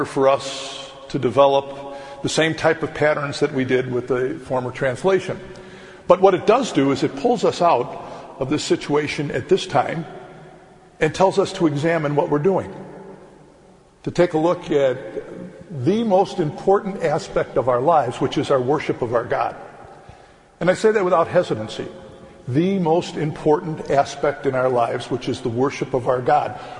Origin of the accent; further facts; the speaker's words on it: Chicago, Illinois, United States; As most of you know, I'm a flatlander. You know that. Born and raised in Chicago.